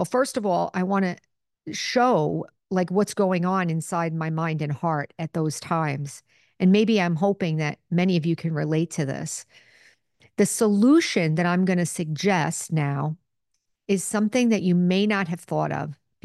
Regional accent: United States; because as an American, we enjoy a great fortune.

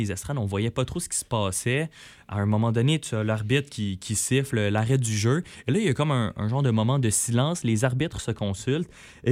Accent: Quebec, Canada; je veux dire, on vient de l'Estrie.

